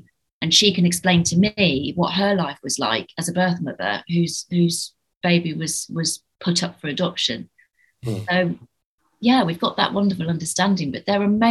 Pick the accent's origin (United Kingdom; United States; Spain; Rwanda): United Kingdom; Birmingham, West Midlands; also born or lived in Northampton; I'm an adoptee. I was born in January in Northampton in 1974, and I was adopted at 8 weeks old, and I lived in Birmingham.